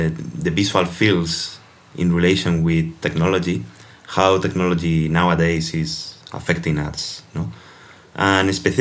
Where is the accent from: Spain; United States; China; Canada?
Spain; English is a second language; now in Linz, Austria; In Spain, I'm from Spain, by the way, and then I did a exchange program here in Austria, in Linz, in Interface Cultures, and now I'm there.